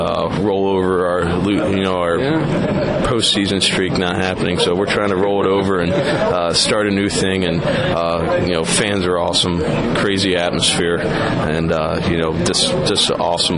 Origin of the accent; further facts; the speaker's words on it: Middletown, Ohio, United States; I was born in Middletown, Ohio, about 30 minutes away from Cincinnati. So I grew up watching the Reds